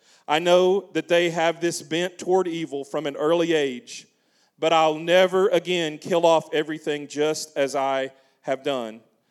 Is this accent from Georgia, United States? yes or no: no; Kentucky, United States; in my home state of Kentucky, about halfway between Louisville and Cincinnati.